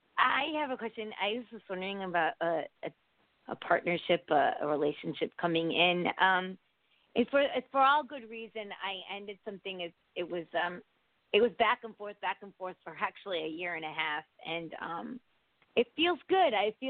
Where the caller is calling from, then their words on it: Connecticut, United States; Connecticut.